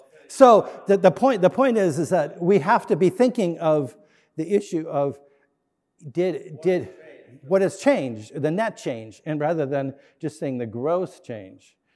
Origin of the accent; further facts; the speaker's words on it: Montana, United States; I come from Montana, and we still have bison, lots of bison in Montana.